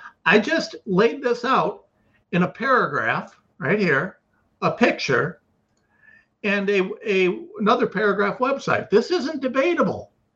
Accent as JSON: {"language": "English", "region": "Ohio", "country": "United States", "said": "I'm from Ohio, so we're going to talk pickup trucks, right?"}